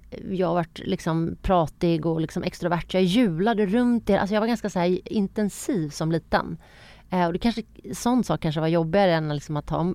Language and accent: Swedish; Halmstad, Halland County, Sweden; Jag är född och uppväxt i en småstad. Jag är uppväxt i Halmstad, Tylösand utanför Halmstad, med svensk mamma och turkisk pappa. Den enda invandraren faktiskt i mitt område, den enda mörka.